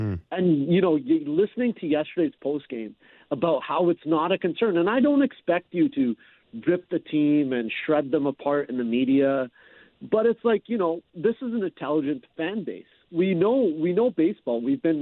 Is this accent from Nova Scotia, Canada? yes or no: no; Calgary, Alberta, Canada; We're both from Calgary. We're both diehard Jays fans.